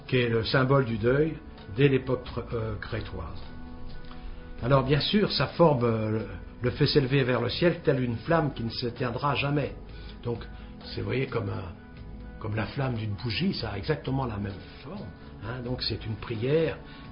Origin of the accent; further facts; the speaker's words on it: Brittany, France; je suis breton, donc je peux vous le dire